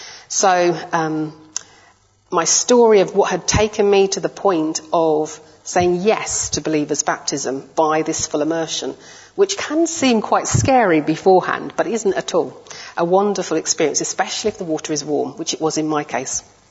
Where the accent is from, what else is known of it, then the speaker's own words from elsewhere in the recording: Birmingham, West Midlands, United Kingdom; now in London, United Kingdom; I was living in London at the time, I'm originally from Birmingham